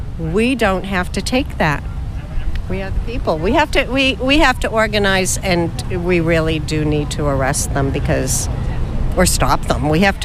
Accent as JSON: {"language": "English", "town": "Haverhill", "region": "Massachusetts", "country": "United States", "said": "I'm from Haverhill, Mass."}